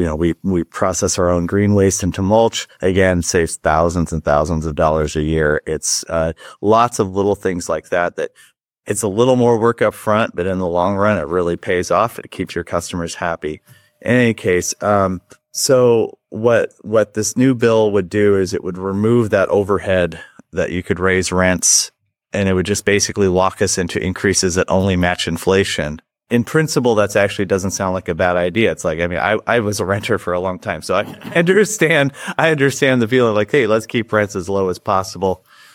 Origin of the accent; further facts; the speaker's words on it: Salem, Oregon, United States; Yeah, it's born and raised in Salem.